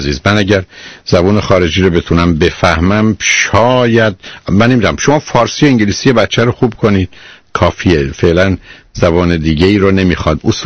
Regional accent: Iran; بهتره ما که ایرانی هستیم در یه محیطی مثلا مثل امریکا هستیم

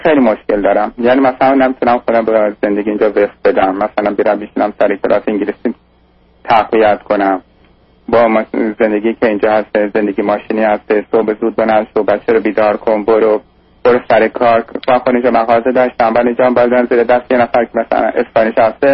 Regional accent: Iran; من یک نفر هستم که تقریبا 40 سالمه و یه 2 ماهی است که از ایران اومدم.

